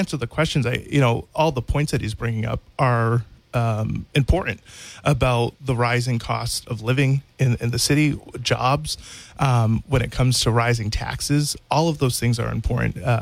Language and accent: English; New Bedford, Massachusetts, United States; I was born and raised here in New Bedford.